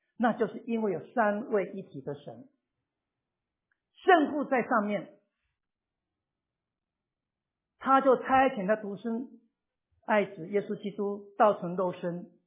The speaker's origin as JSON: {"language": "Chinese", "country": "China", "said": "你知道我们中国人总是要自己做老板嘛哈"}